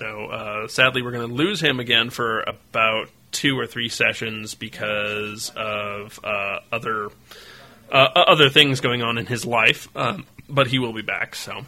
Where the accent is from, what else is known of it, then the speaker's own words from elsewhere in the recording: Topeka, Kansas, United States; We're in Kansas. We're not Canadian, but we could be. Although I haven't lived in Kansas for a long time, I'm a member of the Air Force and move around a lot. I'm originally from Topeka.